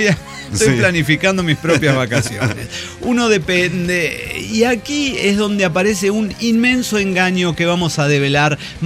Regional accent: Venezuela; now in Ushuaia, Argentina; Chamo venezolano, residente en estos momentos en Ushuaia, Tierra del Fuego, Argentina.

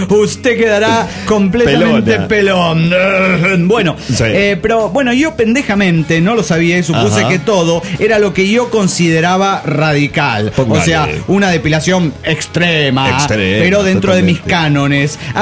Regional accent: Granollers, Catalonia, Spain; de Vigas, Barcelona.

